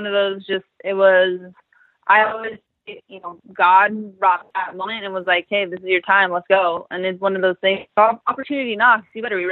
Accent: California, United States; I'm from the Bay Area. We drive up north to see my family.

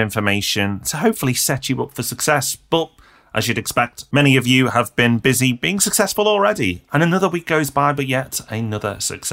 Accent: Liverpool, North West England, United Kingdom; just because I'm from Liverpool and on the property podcast

